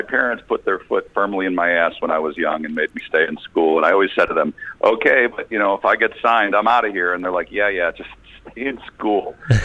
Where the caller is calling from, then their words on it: California, United States; I'm speaking from, I live just outside of Los Angeles, California, on the beach.